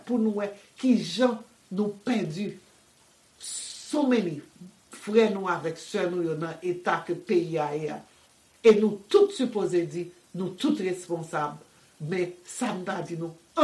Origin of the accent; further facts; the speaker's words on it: Haiti; moved away as an adult; Je suis haïtienne d'origine, sorti en Haïti en année 1981. Mais j'ai quitté Haïti